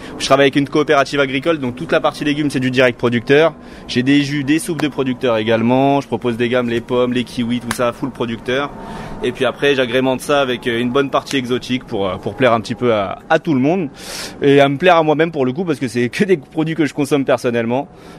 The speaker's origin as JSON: {"language": "French", "town": "Saint-Leu-la-Forêt", "region": "Île-de-France", "country": "France", "said": "Moi, je viens de Saint-Leu-la-Forêt."}